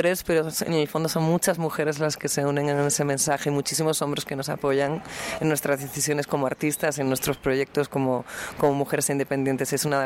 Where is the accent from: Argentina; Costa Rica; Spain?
Spain; no solamente en mi país de origen, en España, sino en todo el mundo